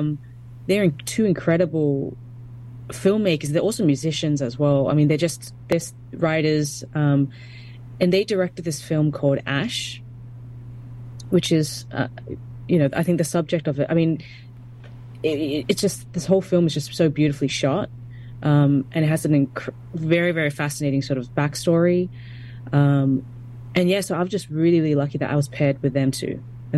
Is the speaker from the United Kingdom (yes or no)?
no; Australia; now in Los Angeles, United States; I'm a composer for film and TV, born and raised in Australia, and have been living in LA for the past, I would say, 6 years or so.